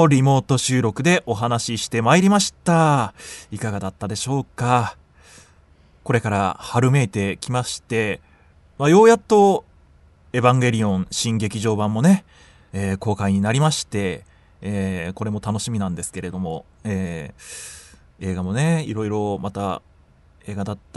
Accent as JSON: {"language": "Japanese", "region": "Shiga", "country": "Japan", "tie": "born or raised there", "said": "盛り上げていきたいですよね、出身地地元滋賀をね"}